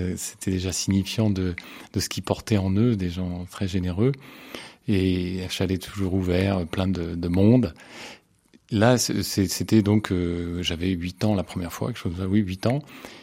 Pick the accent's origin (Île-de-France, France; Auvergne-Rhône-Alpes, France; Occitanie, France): Île-de-France, France; Paris; born there; Moi, effectivement, je suis né à Paris, dans les hasards d'une vie familiale de gens de province qui sont venus chercher du travail.